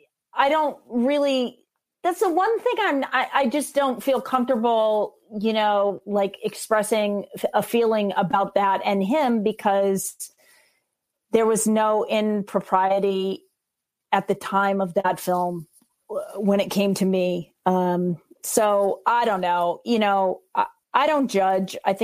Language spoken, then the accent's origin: English; Sun Valley, Idaho, United States; I really wanted that movie because I grew up in Sun Valley, just like that's your home in the summer.